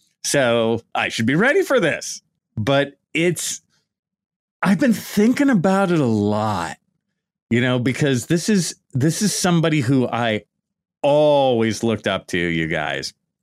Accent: California, United States; I grew up in the Bay Area, in the East Bay Area. And I drove down and I got to the dorms.

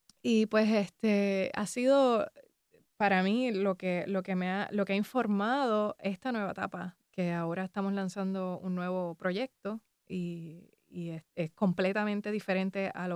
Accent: Ponce, Puerto Rico; yo crecí en Ponce. Mi papá, mi mamá, mi familia es de Ponce. Ellos no viven en Ponce ahora mismo

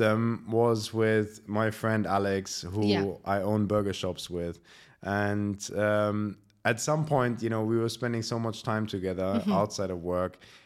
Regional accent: Germany; moved away as an adult; also born or lived in United Kingdom; I grew up in Germany. I'm half German, half Syrian. I did my studies there. And then once I finished my A-levels, I moved to the UK.

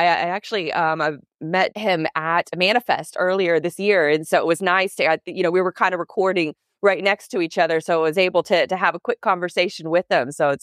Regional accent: United States; as an American

